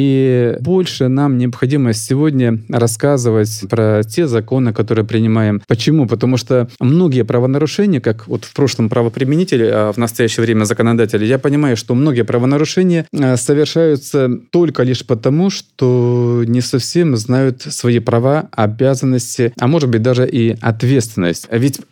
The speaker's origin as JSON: {"language": "Russian", "country": "Russia", "said": "Я говорю, да, я из России."}